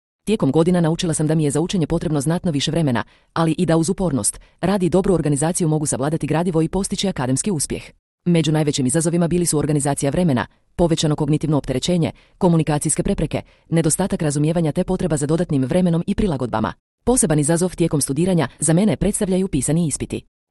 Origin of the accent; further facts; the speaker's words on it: Livno, Federation of Bosnia and Herzegovina, Bosnia & Herzegovina; dolazim iz Livna i imam 20 godina.